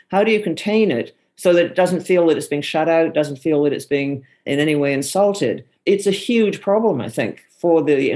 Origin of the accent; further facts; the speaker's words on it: Canada; I'm Canadian